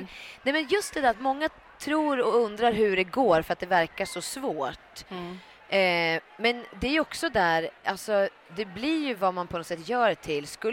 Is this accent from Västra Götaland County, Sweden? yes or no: no; Kilafors, Gävleborg County, Sweden; För jag började liksom med teater way back hemma i Kilafors i Hälsingland när jag var 7 år.